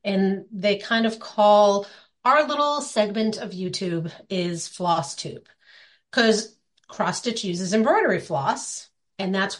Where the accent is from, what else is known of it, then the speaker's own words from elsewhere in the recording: West Gardiner, Maine, United States; I am originally from Maine. I grew up in West Gardner from a very crafty family.